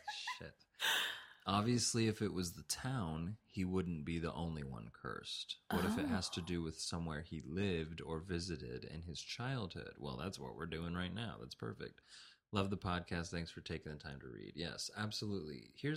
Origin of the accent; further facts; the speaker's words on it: Texas, United States; I'm from Texas.